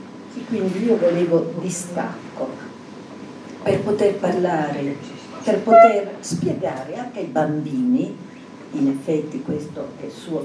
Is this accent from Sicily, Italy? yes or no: no; Turin, Piedmont, Italy; io vengo dal Piemonte, vengo da Torino